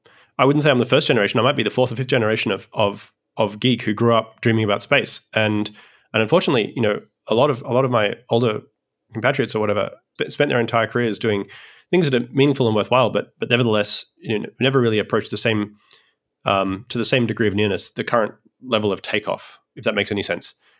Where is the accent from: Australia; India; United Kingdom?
Australia; now in United States; I'm an Australian originally who migrated to the United States.